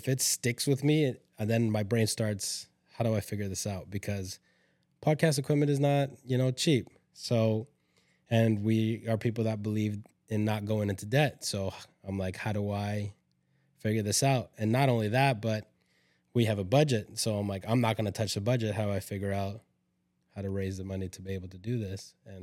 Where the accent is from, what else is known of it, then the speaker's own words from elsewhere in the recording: Canada; now in United States; So I'm Canadian, came to America, and they were the very first friends that we ever had.